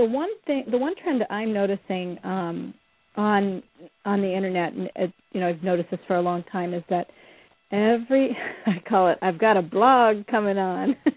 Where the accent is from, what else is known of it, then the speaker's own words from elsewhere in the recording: Midwest, United States; and I'm a Midwesterner